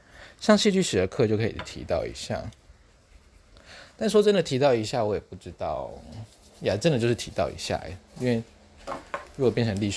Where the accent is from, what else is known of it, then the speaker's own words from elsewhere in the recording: Taitung County, Taiwan; 因为我是台东人，